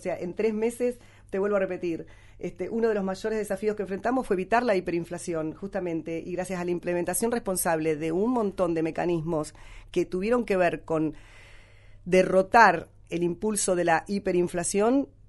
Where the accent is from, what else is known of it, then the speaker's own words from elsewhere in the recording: Argentina; porque somos los argentinos que en agosto el 73% de los argentinos votó